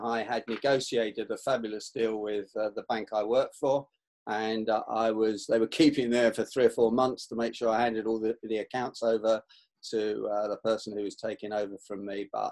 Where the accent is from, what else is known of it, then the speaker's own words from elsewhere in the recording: London, United Kingdom; born there; Okay, I was born in Kensal Rise in northwest London. For those of you that know that part of London, it was a rough area.